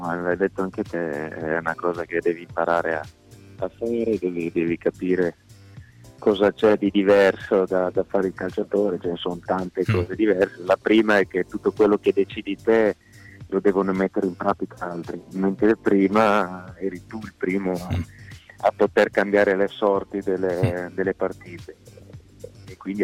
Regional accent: Aosta Valley, Italy; ho fatto, praticato, beh, giustamente da valdostano, un po' tutti gli sport invernali possibili, immaginabili

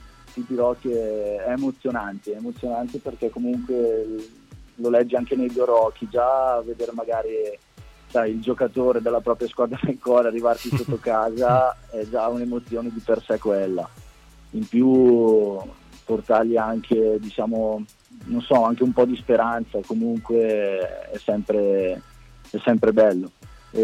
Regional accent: Bergamo, Lombardy, Italy; come anche il mister, che siamo di Bergamo, siamo lontani

